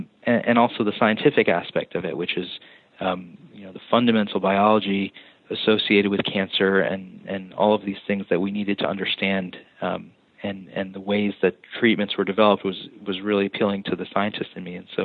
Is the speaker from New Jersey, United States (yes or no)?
yes; New Jersey, United States; Yeah, well, I grew up in New Jersey